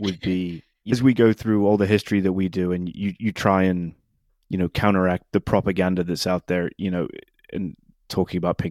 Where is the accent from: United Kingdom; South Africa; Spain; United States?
United Kingdom; England; moved away; Despite what Nick said, I think I've lost my accent. So I am originally from England.